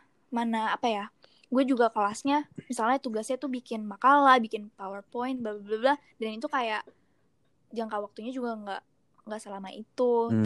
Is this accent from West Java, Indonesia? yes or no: no; Malang, East Java, Indonesia; Iya, pokoknya gue tuh dari Malang.